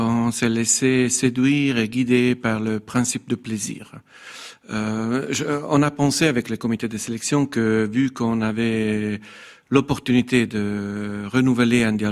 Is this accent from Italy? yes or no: yes; Italy; French is a second language; en tant qu'Italienne